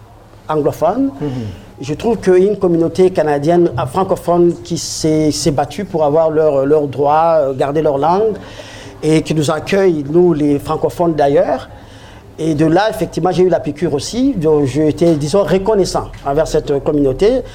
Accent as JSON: {"language": "French", "region": "Kinshasa", "country": "DR Congo", "moved": "as an adult", "said": "à l'époque où moi j'ai quitté le Congo, j'ai commencé à l'université de Kinshasa et puis les choses allaient tellement mal avec les étudiants"}